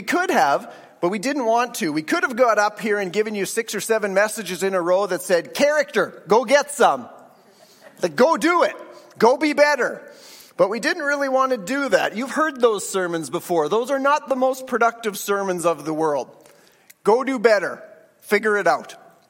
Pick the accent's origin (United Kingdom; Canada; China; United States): Canada; he grew up in Nigeria, and I grew up in Canada. But we both grew up going to church a lot.